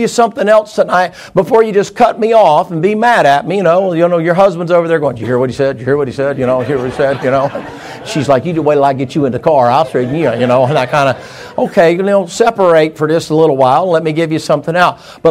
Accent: the South, United States; I come from the South.

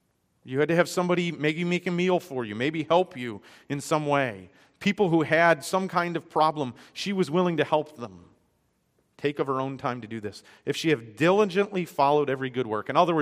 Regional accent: Michigan, United States; Growing up in Michigan, we had this expression, up north, which basically meant anywhere north of where you live.

